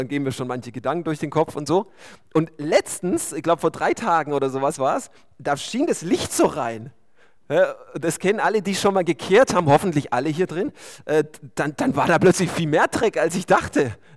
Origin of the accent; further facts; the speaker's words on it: Baden-Württemberg, Germany; born there; Ich bin ja gebürtiger Baden-Württemberger, Schwabe darf ich ja nie sagen. Gut, das hört ja niemand dort. Hohenloher